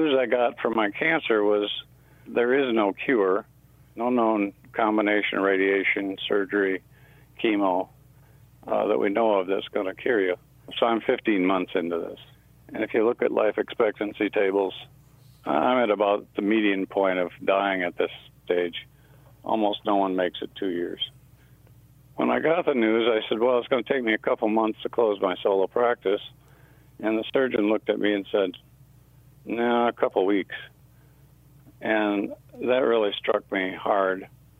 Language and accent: English; Big Rapids, Michigan, United States; I'm originally from Michigan, spent 18 years in Big Rapids